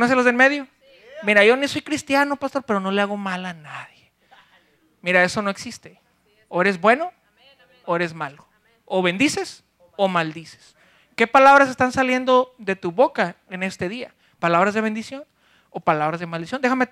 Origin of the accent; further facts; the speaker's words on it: Ciudad Juárez, Chihuahua, Mexico; also born or lived in El Paso; Hace 8 años yo vivía en la ciudad del Paso, Texas. Originalmente soy de Ciudad Juárez, México.